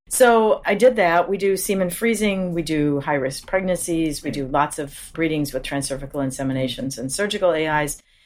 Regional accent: Omaha, Nebraska, United States; also born or lived in Ames, Iowa; Yeah, I'm from Omaha. So I ended up in Ames for seven years.

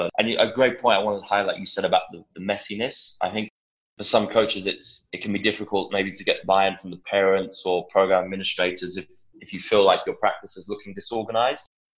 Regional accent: England, United Kingdom; growing up in England, obviously, as you can tell with the accent

